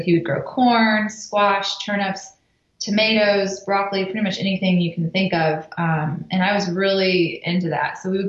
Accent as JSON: {"language": "English", "town": "Taft", "region": "Texas", "country": "United States", "tie": "born or raised there", "said": "Well, I grew up in South Texas in a very small town near Corpus Christi called Taft."}